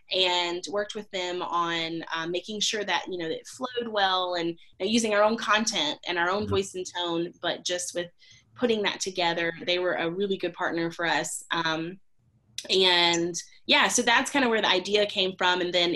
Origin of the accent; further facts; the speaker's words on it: Alabama, United States; this girl from Alabama, and they thought I was so funny because of my accent